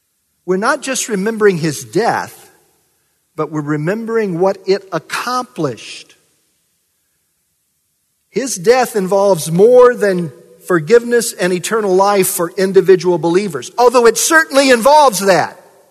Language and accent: English; Kentucky, United States; I grew up in Kentucky, and they talk about blood being thicker than water.